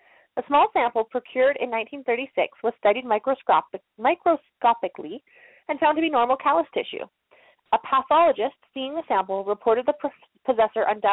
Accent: Canada; because I'm Canadian and have no clue what that means, I looked it up in Celsius.

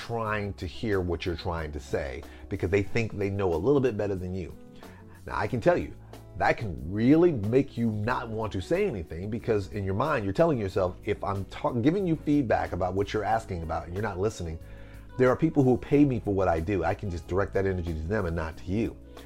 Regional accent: Pine Bluff, Arkansas, United States; Like in my hometown of Pine Bluff, Arkansas, my mother went to Southeast High School

